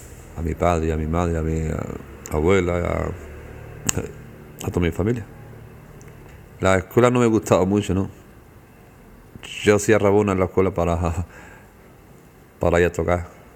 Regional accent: Granada, Andalusia, Spain; Y yo me crié en el Sacromonte, donde mi abuelo tenía una samba allí, que todavía está.

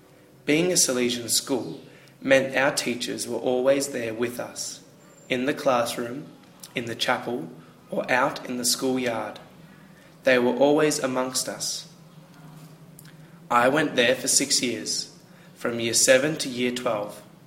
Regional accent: Melbourne, Victoria, Australia; I'm from Melbourne, Australia.

